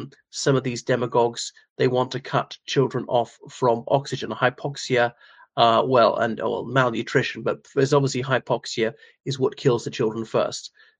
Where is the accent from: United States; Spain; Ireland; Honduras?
Ireland; from Ireland.